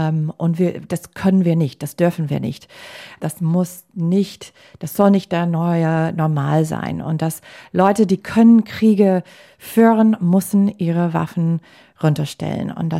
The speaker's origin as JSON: {"language": "German", "country": "United States", "second_language": "German", "said": "ich muss sagen, als Amerikanerin war besonders ein Amerikaner."}